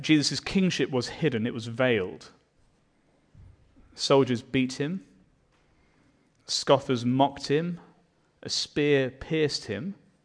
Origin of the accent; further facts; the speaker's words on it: United Kingdom; As a British subject, a citizen, if you ever meet King Charles, you are either meant to curtsy, if you're a woman, or you bow